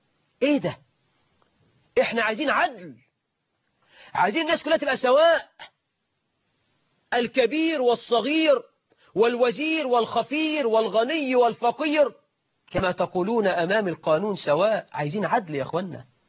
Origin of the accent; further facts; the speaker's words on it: Egypt; فتلاقي عندنا في مصر مرات الوزير وزير، مرات الدكتور لازم تفهم في الطب